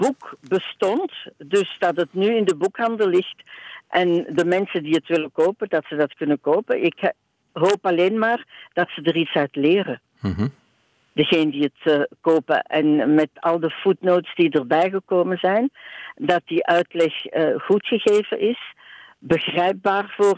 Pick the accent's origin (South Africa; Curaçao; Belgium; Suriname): Belgium; We zijn allemaal Belgen, of bijna allemaal die hier wonen